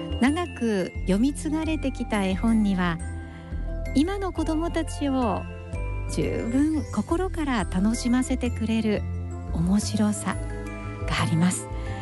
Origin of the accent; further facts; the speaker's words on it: Kansai, Japan; 私も関西ですけど、